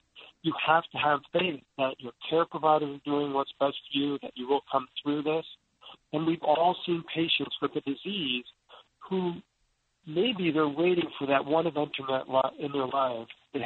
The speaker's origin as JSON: {"language": "English", "region": "New Jersey", "country": "United States", "tie": "born or raised there", "said": "I grew up in New Jersey, and I actually, unlike you, wasn't familiar with Mayo Clinic when I came out here."}